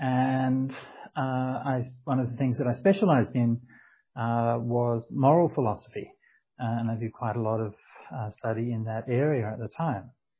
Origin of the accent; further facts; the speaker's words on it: Australia; I was brought up as a Catholic, and I was brought up as an Australian Catholic